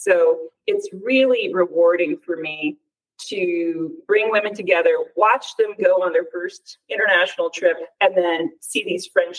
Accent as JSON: {"language": "English", "region": "Pacific Northwest", "country": "United States", "tie": "born or raised there", "said": "Growing up in the Pacific Northwest, I thought, you know what I need? Vitamin D."}